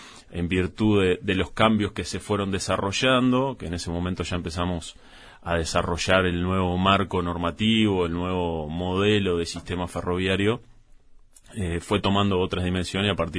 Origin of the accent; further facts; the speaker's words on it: Montevideo, Uruguay; Yo soy del noroeste de Peñarol, del noroeste de Montevideo, ahí Alberto Peñarol. Fui a la escuela de Peñarol frente a los talleres de AFE en Peñarol